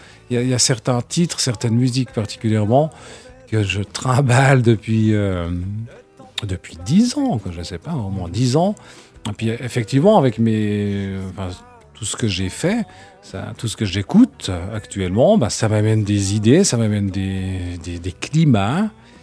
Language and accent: French; La Chaux-de-Fonds, Neuchâtel, Switzerland; mais je suis de la Chaux-de-Fonds, c'est vrai. Je vis dans le bas du canton pour des raisons personnelles.